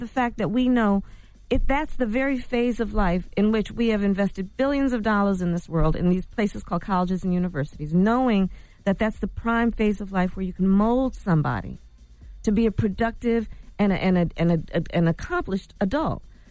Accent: Oakland, California, United States; born there; I was born in Oakland.

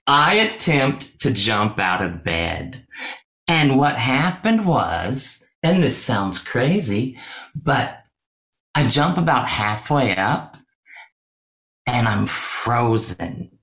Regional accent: Washington, United States; born there; I was born in Washington State.

